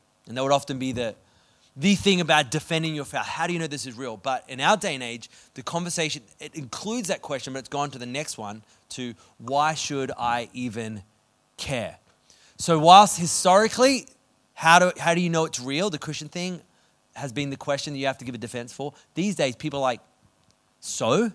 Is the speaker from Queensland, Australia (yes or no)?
yes; Queensland, Australia; Come on, Melbourne people, help me out. I'm from Queensland.